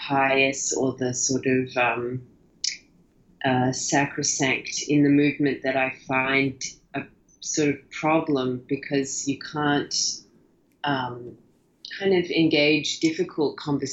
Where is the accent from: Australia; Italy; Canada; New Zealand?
Australia; now in United States; I never wanted to lose my accent, but they just creep in.